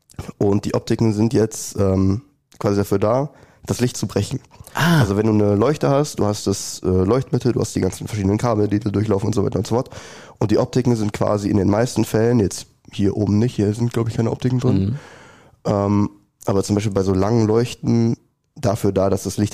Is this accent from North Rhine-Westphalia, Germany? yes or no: yes; Bödefeld, North Rhine-Westphalia, Germany; also ich wohne auch hier in Neheim. Ich bin ursprünglich aus dem Hochsauerland, aus Bödefeld, Kreis Schmeinberg.